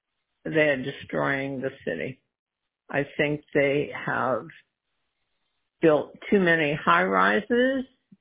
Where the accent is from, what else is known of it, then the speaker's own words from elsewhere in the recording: Massachusetts, United States; moved away as an adult; also born or lived in New York / Kansas City, United States; I was born in Massachusetts